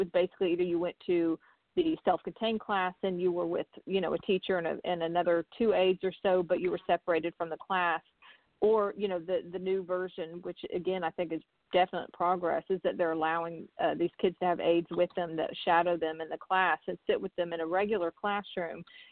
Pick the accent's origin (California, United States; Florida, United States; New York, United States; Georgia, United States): Georgia, United States; Atlanta; But I know that we're from Atlanta originally, and I still keep in touch with friends there